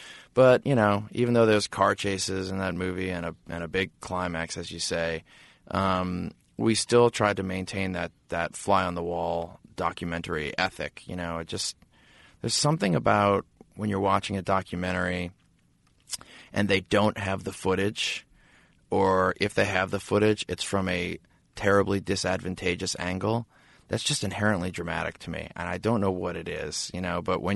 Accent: New Orleans, Louisiana, United States; So there are these two brothers that we grew up with in New Orleans.

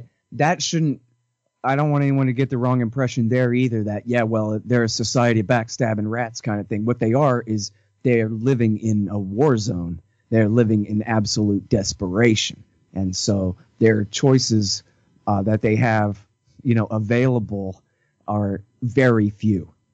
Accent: Texas, United States; I don't know. And I'm from Texas.

